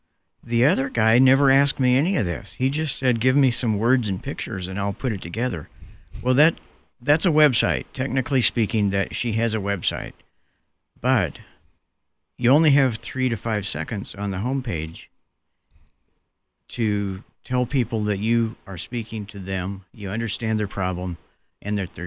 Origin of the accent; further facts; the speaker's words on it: Oklahoma, United States; also born or lived in Texas; I'm from Oklahoma and Texas. I got a free public education in Oklahoma and Texas.